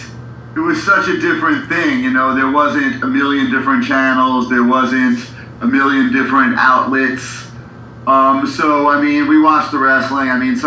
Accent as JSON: {"language": "English", "town": "Brooklyn", "region": "New York", "country": "United States", "tie": "born or raised there", "accent": "New York", "said": "I did. I grew up in Brooklyn. I was born in Brooklyn in 1974. I've traveled many places, but I've never lived outside of New York City."}